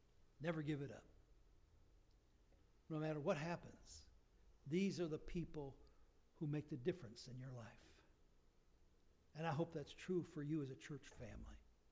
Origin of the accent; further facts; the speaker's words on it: South Dakota, United States; Where I come from, I grew up in South Dakota. There's not a lot of us.